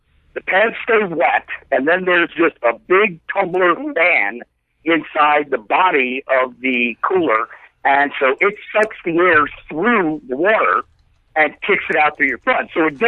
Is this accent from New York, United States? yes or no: yes; New York, United States; also born or lived in Los Angeles; I'm from New York and L.A., and I never knew what a swamp cooler was until I hit the Midwest and the Southwest.